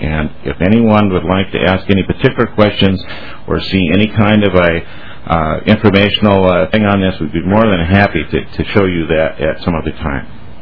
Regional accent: Minnesota, United States; because of my experience here in Minnesota as a Minnesotan

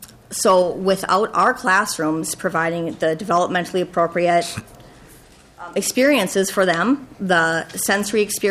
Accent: Park Rapids, Minnesota, United States; now in Montevideo, United States; I've lived in Montevideo for 4 years. There are, actually, I grew up in Park Rapids, Minnesota.

